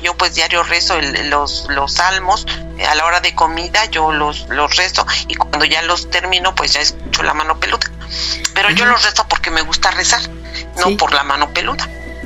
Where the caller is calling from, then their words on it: Canada; de Canadá, de nuevo